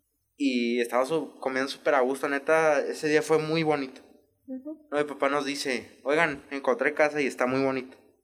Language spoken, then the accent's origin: Spanish; Mexico City, Mexico; Ciudad de México.